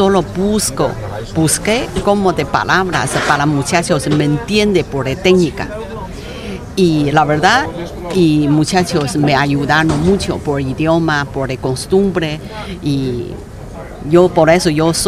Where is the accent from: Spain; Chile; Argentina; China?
China; Spanish is a second language; now in Mexico; mi ciudad, mi tierra. Y luego, pero yo soy china